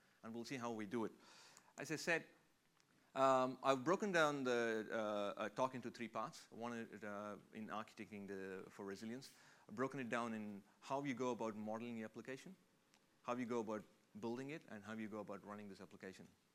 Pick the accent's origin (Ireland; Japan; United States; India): India; I'm basically from India, and you know, like most Indians